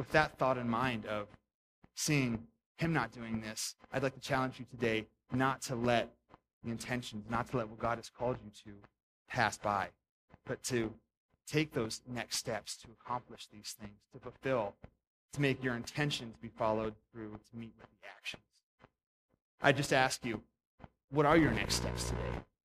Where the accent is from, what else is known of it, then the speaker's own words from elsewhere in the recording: Pennsylvania, United States; my dad went back for his master's at Penn State University. I grew up in Pennsylvania.